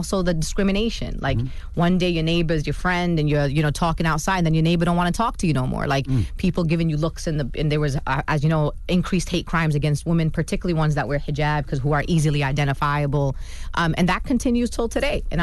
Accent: Brooklyn, New York, United States; I'm born and raised in Brooklyn. I'm a daughter of immigrants. I went to public school like a lot of people, you know, in New York City and around the country.

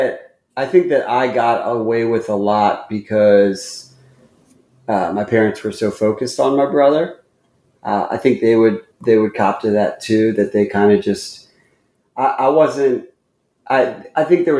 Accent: Columbia, Maryland, United States; born there; I was born in Columbia, Maryland, so, which is like a suburb right between Washington, D.C. and Baltimore.

